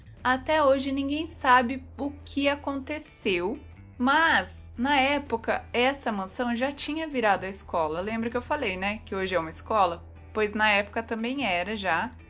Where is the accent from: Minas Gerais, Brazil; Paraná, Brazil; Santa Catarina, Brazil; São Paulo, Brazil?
Paraná, Brazil; Londrina; Eu vou contar o meu, que era lá de Londrina, onde eu cresci